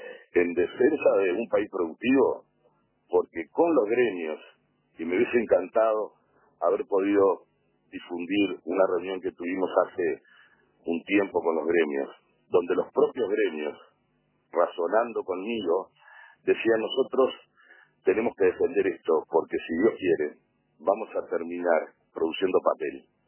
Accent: Uruguay

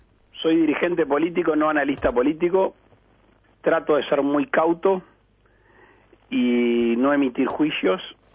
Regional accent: Uruguay; Eso es lo que uno, como buen uruguayo, tiene que querer.

